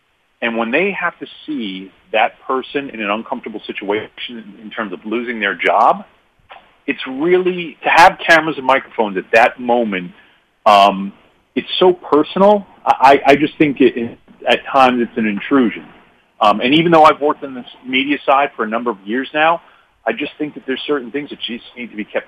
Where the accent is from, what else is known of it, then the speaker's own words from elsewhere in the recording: New York, United States; moved away as an adult; He was a guy from Boston. I was a guy from New York, and we were transplanted into Western Kentucky region.